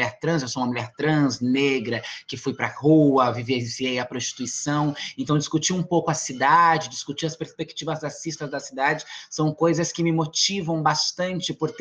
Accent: Francisco Morato, São Paulo, Brazil; born there; also born or lived in Itu / São Carlos; Eu nasci em Francisco Morato, depois fui para Itu, depois fui fazer graduação em São Carlos, fiz gerontologia na Federal de São Carlos, e aí entrei no mandato coletivo da bancada ativista em 2018, e agora moro em São Paulo.

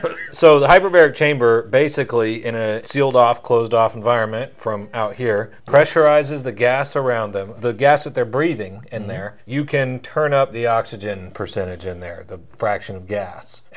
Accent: St. Augustine, Florida, United States; You're in my favorite town on earth, in my opinion, my hometown.

